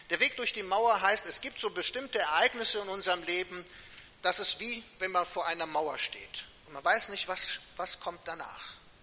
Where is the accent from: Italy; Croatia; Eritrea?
Croatia; Ich komme ja ursprünglich aus Kroatien